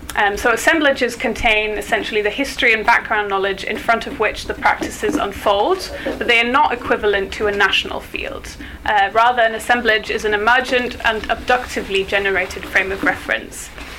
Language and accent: English; London, United Kingdom; although of course I chose London as one of my sites, which is also my hometown